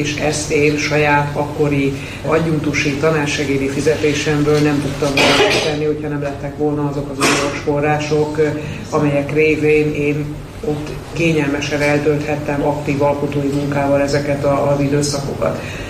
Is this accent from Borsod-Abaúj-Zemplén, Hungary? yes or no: no; Zalaegerszeg, Zala, Hungary; én ugye zalaegerszegi vagyok, és ott születtem, ide jártam egyetemre